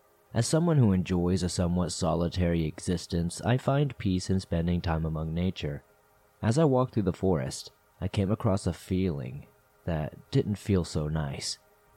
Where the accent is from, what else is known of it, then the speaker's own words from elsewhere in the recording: Lancaster, Pennsylvania, United States; I'm from Lancaster, Pennsylvania, and this incident occurred in January of last year in the middle of winter.